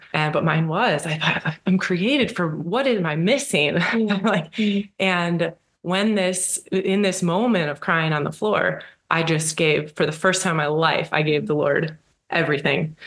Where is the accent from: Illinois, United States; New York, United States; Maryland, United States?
Illinois, United States; Chicago; I grew up in the Chicago area, and photography became part of my life from a very young age